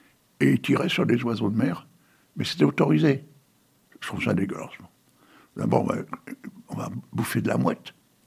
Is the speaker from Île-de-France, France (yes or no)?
no; Petit-Fort-Philippe, Hauts-de-France, France; je suis issu de Petit Fort Philippe, parce que ma grand-mère avait une maison qui a été démolie pendant la guerre.